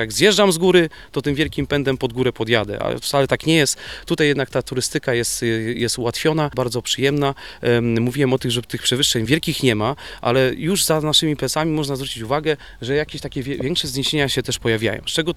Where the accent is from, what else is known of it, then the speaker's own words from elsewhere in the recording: Łomianki, Masovian Voivodeship, Poland; Sam jestem mieszkańcem, lasy dosyć dobrze znam z racji tego, że tutaj mieszkam od urodzenia